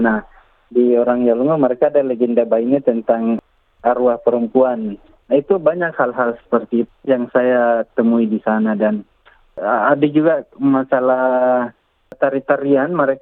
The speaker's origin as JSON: {"language": "Indonesian", "town": "Makassar", "region": "South Sulawesi", "country": "Indonesia", "said": "mereka betul-betul melihat kami orang Makassar, sangat menghargai kami di Makassar"}